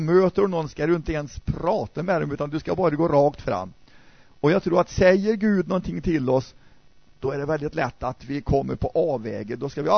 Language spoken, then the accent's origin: Swedish; Värmland, Sweden; När jag växte upp, då hörde jag talas om, jag vet, jag är värmlänning.